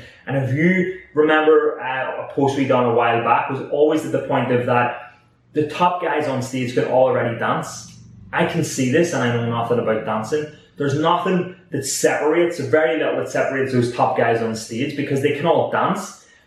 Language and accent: English; Northern Ireland, United Kingdom; even though I'm from Northern Ireland, I had no background in it.